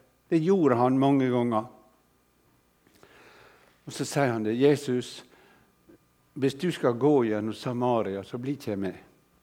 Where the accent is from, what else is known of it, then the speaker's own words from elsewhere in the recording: Vestland, Norway; Akkurat så vi har Hordaland der nede en eller annen plass, der jeg kommer ifra